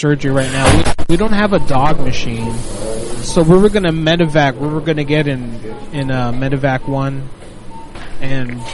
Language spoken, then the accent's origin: English; Orlando, Florida, United States; I'm from Orlando, all right?